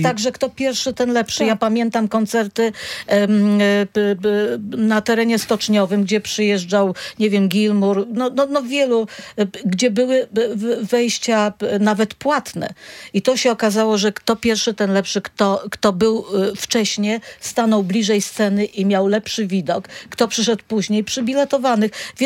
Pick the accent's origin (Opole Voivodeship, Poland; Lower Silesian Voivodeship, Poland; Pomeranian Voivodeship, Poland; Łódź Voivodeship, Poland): Pomeranian Voivodeship, Poland; Gdańsk; Ja prawdę powiedziawszy, jako gdańszczanka, też nie grzeszę taką kartą.